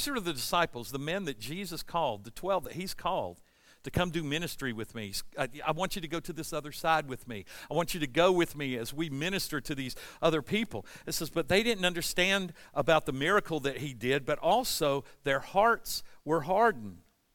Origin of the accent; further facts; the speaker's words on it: Forest Park, United States; I grew up in Forest Park, y'all. I grew up where airplanes flew over our house every minute.